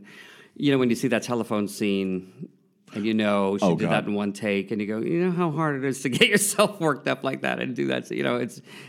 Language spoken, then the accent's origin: English; Long Island, New York, United States; I was born on off of Bleecker Street on Downing Street.